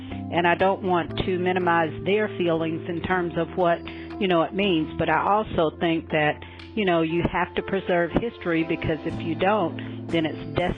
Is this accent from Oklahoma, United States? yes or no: no; Macon, Georgia, United States; I grew up in the Macon area. I still live in Lozella, Georgia.